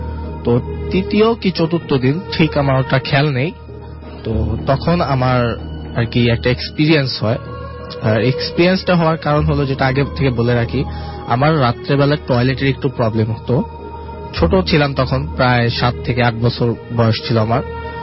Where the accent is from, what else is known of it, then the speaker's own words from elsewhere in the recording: Narayanganj, Dhaka Division, Bangladesh; আমি ফতুল্লাহ অবদারপুর নানগঞ্জ থেকে এসেছি।